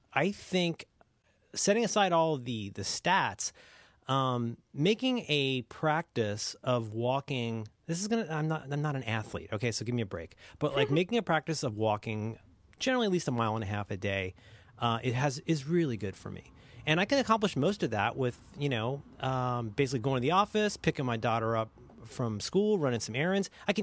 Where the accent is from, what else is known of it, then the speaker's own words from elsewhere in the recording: Ohio, United States; So, yeah, I mean, I grew up in Ohio, so it's no Chicago.